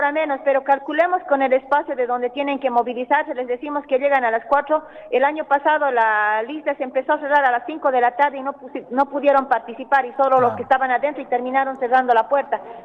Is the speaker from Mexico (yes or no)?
no; Bolivia; now in Argentina; Nuestro deber como bolivianos es ir y participar en estas elecciones